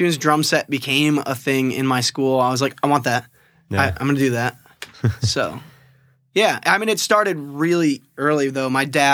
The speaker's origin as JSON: {"language": "English", "region": "New York", "country": "United States", "said": "So I'm from upstate New York, right outside of Syracuse. Yeah."}